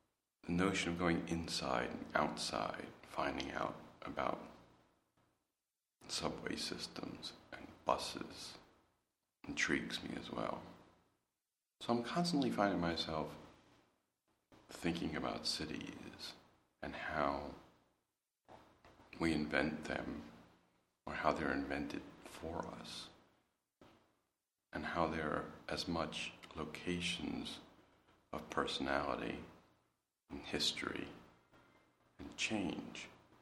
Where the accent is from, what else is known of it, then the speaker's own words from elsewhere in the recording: New York, United States; born there; now in Philadelphia, United States; I was born in New York, live in Philadelphia